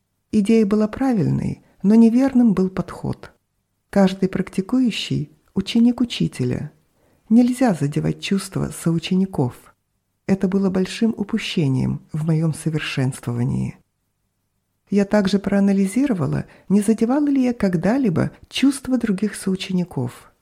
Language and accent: Russian; Hong Kong; now in Toronto, Canada; Я родилась и выросла в Гонконге, а позже переехала жить в Канаду, в город Торонто.